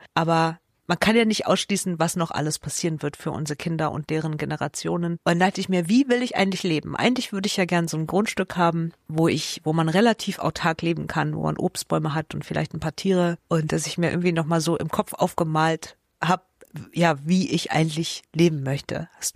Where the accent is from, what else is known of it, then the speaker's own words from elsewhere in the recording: East Germany, Germany; now in New Zealand; Ich komme ja eigentlich aus Ostdeutschland.